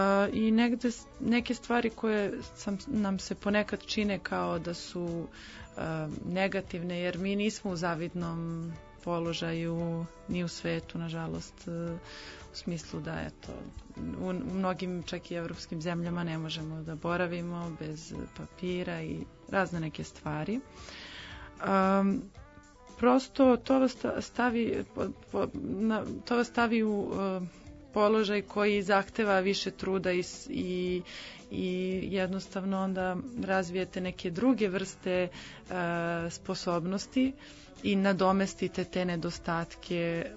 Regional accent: Belgrade, Serbia; born there; sam rođena u Beogradu

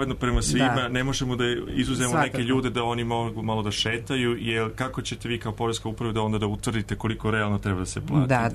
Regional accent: Switzerland; ja sam rođen i odrastao u Švajcarskoj, koja važi kao neka sređena država.

